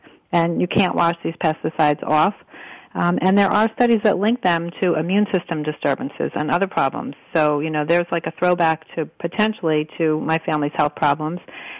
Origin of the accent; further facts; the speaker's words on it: Connecticut, United States; I started working on labeling in Connecticut, in my home state.